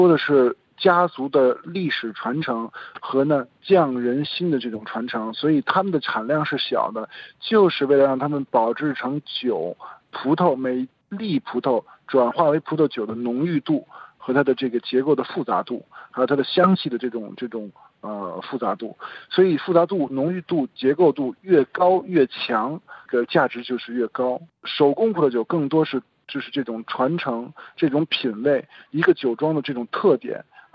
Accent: Avignon, Provence-Alpes-Côte d'Azur, France; 我在南法长大，阿维尼翁，

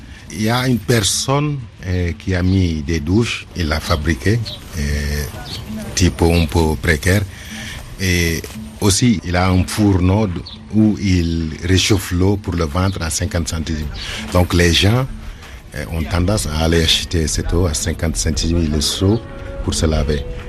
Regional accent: Senegal; now in Italy; je suis sénégalais et je vis en Italie depuis 8 ans.

